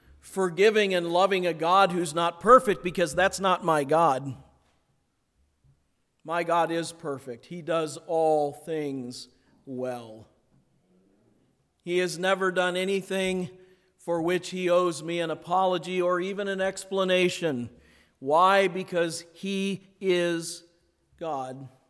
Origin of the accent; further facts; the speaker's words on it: Akron, Ohio, United States; not far from where I grew up in Akron, Ohio.